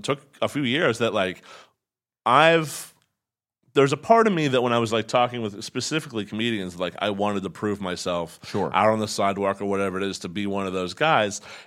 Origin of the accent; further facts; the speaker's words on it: Altoona, Pennsylvania, United States; In Altoona.